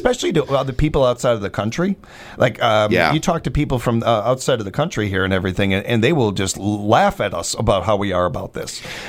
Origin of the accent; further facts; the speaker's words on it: United States; I'm an American, too. I'm talking about myself, too, here and everything.